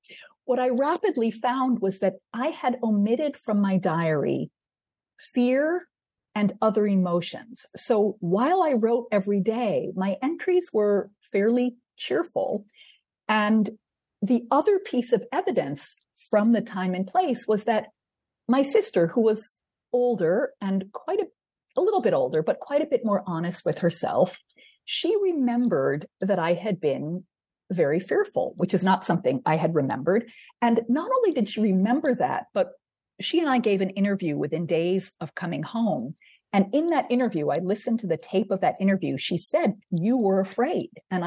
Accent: New York, United States; learning of 9/11 and experiencing 9/11 as a New Yorker did bring back some memories.

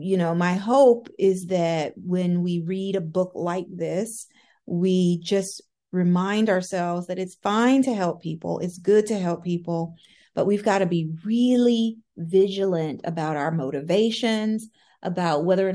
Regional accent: Tennessee, United States; I am a native Southerner. I'm from Tennessee

